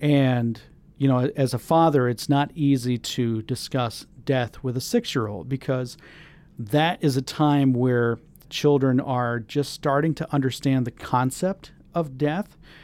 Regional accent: Florida, United States; And for those of us growing up in the Tampa Bay area, for the longest of time, this was a baseball hotbed.

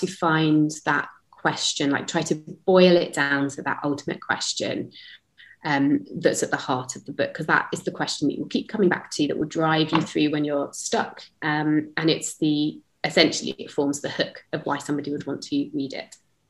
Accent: United Kingdom; now in Amsterdam, Netherlands; I'm British but live in Amsterdam

